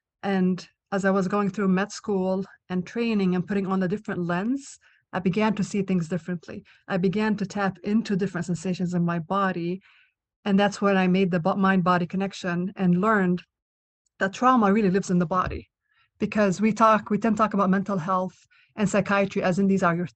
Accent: Israel; moved away as an adult; I am originally from Israel. I was born there, grew up there, and then I came out here for my medical training.

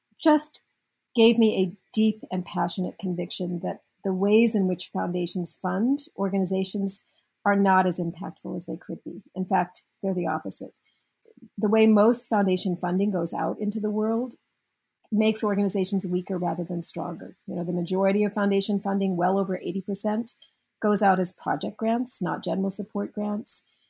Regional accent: South Africa; born there; I was born in South Africa

